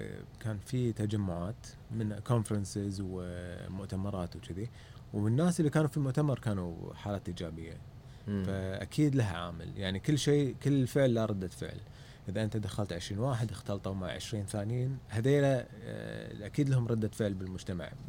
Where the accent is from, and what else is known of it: Kuwait